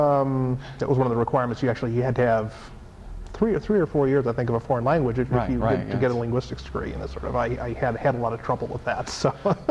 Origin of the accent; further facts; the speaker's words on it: Traverse City, Michigan, United States; then my parents moved to Traverse City, Michigan. And I basically grew up, I sort of consider that my hometown. That's certainly where I would tell people I grew up.